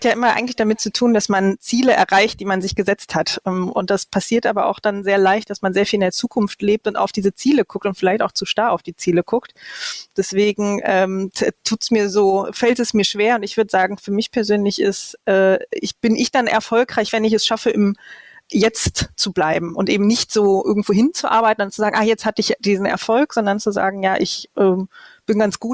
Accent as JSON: {"language": "German", "region": "Lower Saxony", "country": "Germany", "lives_now": "Köln, Germany", "said": "ich bin ja auch Niedersächsin von Hause aus. Und als ich nach Köln gezogen bin"}